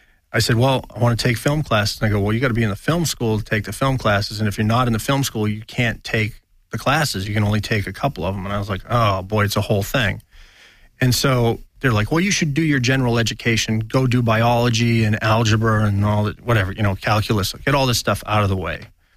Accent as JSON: {"language": "English", "region": "New England", "country": "United States", "tie": "born or raised there", "said": "Well, look, I grew up in New England, so Bobby Orr was a legend."}